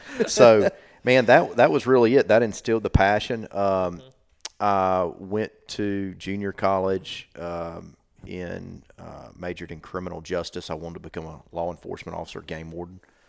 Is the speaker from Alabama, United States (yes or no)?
yes; Alabama, United States; Stepping back, childhood, you know, I grew up in South Alabama, and we had, you know, 15 acres around my house.